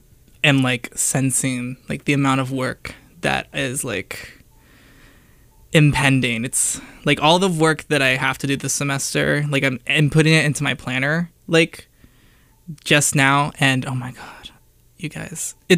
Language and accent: English; Ohio, United States; I feel like Ohio is where I am from, if you were not aware, which is why I'm doing a whole set around Ohio.